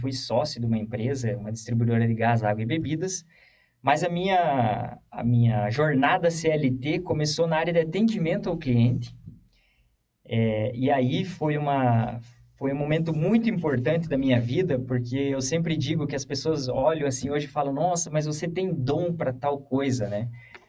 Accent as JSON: {"language": "Portuguese", "town": "Matinhos", "region": "Paraná", "country": "Brazil", "tie": "born or raised there", "said": "Eu sou natural lá de Matinhos, litoral do Paraná, e eu sou um caiçara raiz, porque eu sou filho e neto de caiçara, né? Então a minha avó nasceu em Matinhos, na época que Matinhos nem município era."}